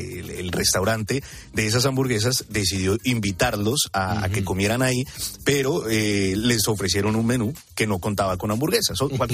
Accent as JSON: {"language": "Spanish", "town": "Bogotá", "region": "Bogotá Capital District", "country": "Colombia", "said": "Yo soy colombiano, de Bogotá. de la capital de Colombia."}